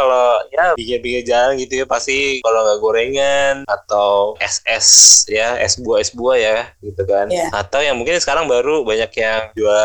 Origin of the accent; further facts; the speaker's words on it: Cirebon, West Java, Indonesia; Saya juga sebenarnya, saya juga kebetulan asli Cirebon juga ya.